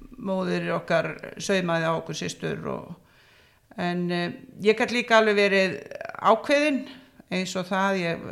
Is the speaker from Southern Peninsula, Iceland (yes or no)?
no; Kópavogur, Capital Region, Iceland; Ég fætt og uppalinn í Kópavogi. Foreldra mínir voru þetta frum byggjum þar